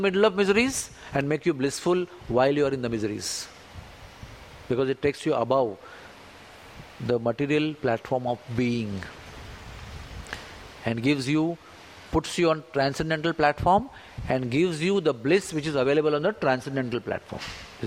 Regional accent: Mulki, Karnataka, India; That deity of Prahlad is in my hometown called Mulika Kshetra, which is called as Mulki, which is 25 kilometers south to Udupi, 25 kilometers north to Mangalore.

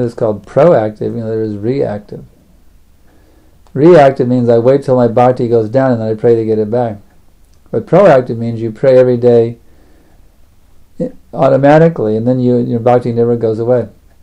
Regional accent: Texas, United States; I mean, I'm from Texas, right? That's where we're headquartered.

